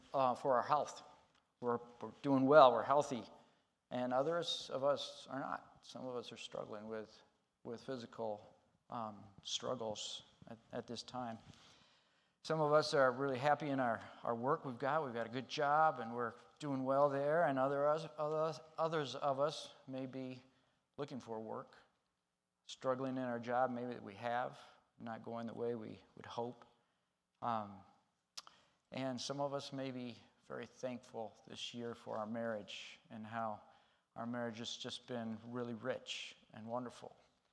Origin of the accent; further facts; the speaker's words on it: Ecuador; I grew up in Ecuador, in the jungles of the Amazon jungles of Ecuador